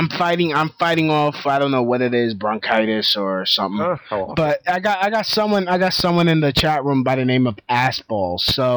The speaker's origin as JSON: {"language": "English", "country": "United States", "said": "Maybe because I'm an American, I really couldn't give a shit."}